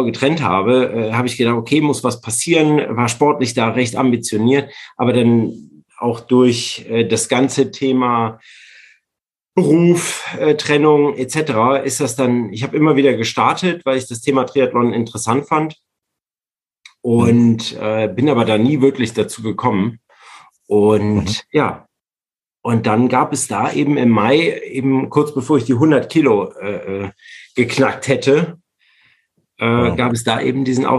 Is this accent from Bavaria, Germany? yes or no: no; Cologne, North Rhine-Westphalia, Germany; Ich bin 40 Jahre alt, komme aus Köln, bin auch in Köln geboren und aufgewachsen und lebe dort.